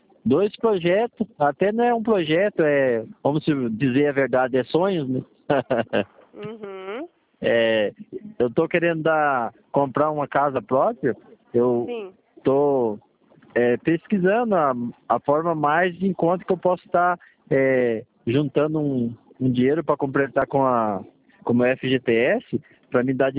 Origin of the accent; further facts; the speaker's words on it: Curitiba, Paraná, Brazil; eu sou de Curitiba.